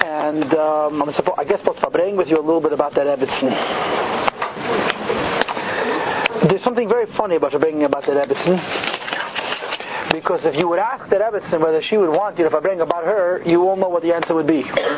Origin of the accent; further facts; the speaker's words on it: Crown Heights, New York, United States; I grew up in Crown Heights. I've been around.